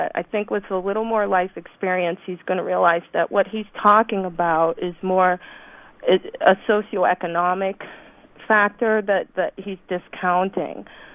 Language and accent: English; Silver Spring, Maryland, United States; I grew up in Silver Spring. Also, I went to Paint Branch High School, and basically, I'm African American also